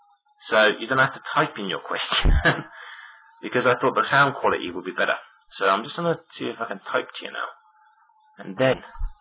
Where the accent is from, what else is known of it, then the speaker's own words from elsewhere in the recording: England, United Kingdom; I'm English, so we haven't got very good American accents